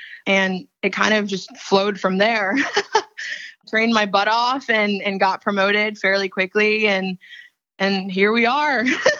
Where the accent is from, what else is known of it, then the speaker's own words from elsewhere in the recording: Jamaica; as well as I'm originally from Jamaica. So the heat down here is great for me in comparison to that Virginia cold weather.